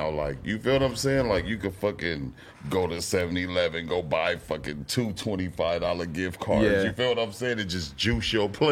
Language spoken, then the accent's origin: English; Compton, California, United States; I'm like, yeah, bro, I'm from Compton.